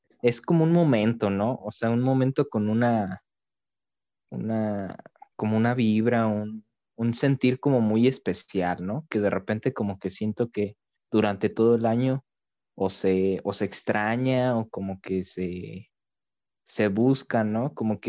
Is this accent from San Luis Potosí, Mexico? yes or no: yes; San Luis Potosí, Mexico; nosotros somos de San Luis Potosí, de este estado de México.